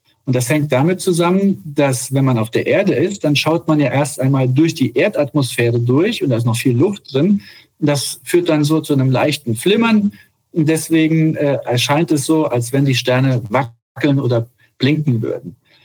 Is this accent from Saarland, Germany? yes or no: yes; Saarland, Germany; Ich bin aus Deutschland, aus dem Saarland und direkt daneben ist Luxemburg und Frankreich.